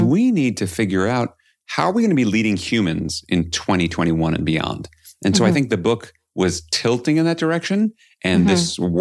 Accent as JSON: {"language": "English", "town": "New York City", "region": "New York", "country": "United States", "tie": "born or raised there", "said": "So I grew up in New York City. It's not so unique."}